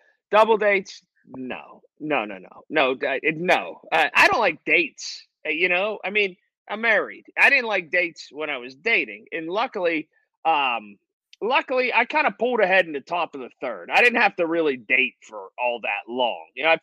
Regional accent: Sharpsburg, United States; I grew up in Sharpsburg. They don't have cows.

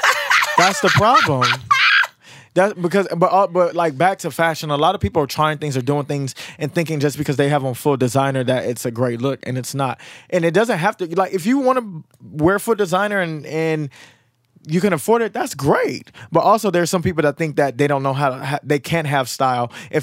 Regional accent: Compton, California, United States; I'm from Compton, and we call them coochie cutters.

